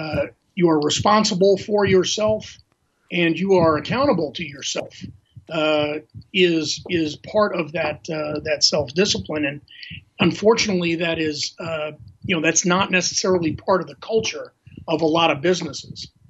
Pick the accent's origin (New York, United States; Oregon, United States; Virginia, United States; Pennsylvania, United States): New York, United States; New York City; You mentioned New York City, my hometown.